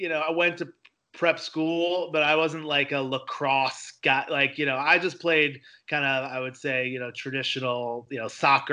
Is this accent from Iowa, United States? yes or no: no; Connecticut, United States; like, New York City's, you know, my blood, you know, and I grew up in Connecticut.